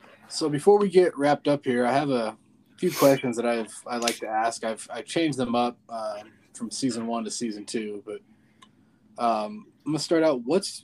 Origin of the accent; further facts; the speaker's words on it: Las Vegas, Nevada, United States; You know, actually, I'm born and raised in Las Vegas.